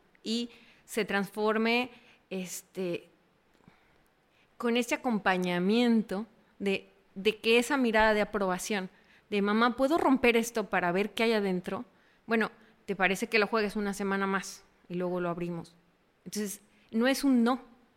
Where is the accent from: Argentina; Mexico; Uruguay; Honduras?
Mexico; lo vi en México, pero creo que fue aún más emocionante, ¿no? Saber que mi sueño empezó allá y logré verlo, pues, en mi país.